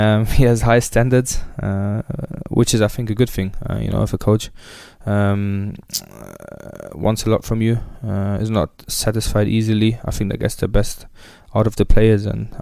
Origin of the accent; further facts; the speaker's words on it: Weissach, Baden-Württemberg, Germany; Really, it started out in my hometown, which is Weissach near Stuttgart in Germany.